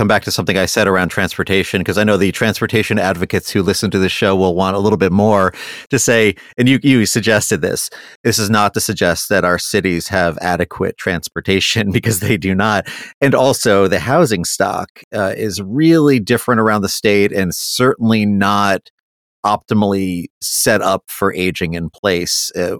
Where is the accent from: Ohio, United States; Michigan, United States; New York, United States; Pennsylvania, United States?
New York, United States; I'm a New Yorker originally